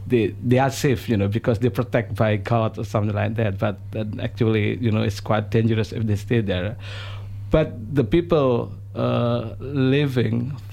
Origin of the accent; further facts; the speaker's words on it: Yogyakarta, Special Region of Yogyakarta, Indonesia; English is a second language; And if I give comparison in my hometown in Yogyakarta, we also have a volcano eruption, Merapi Mountain.